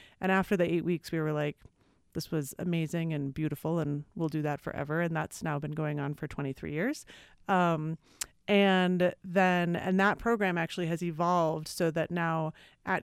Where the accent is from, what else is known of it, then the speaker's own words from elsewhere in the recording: Minneapolis, Minnesota, United States; I'm originally from Minneapolis, and ended up very randomly in New Mexico